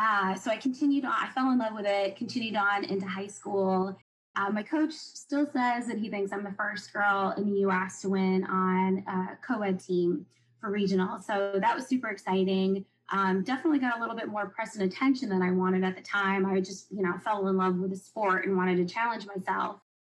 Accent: Maine, United States; I grew up in Maine in a really small coastal town

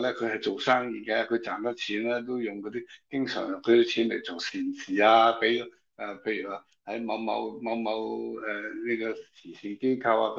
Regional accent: China

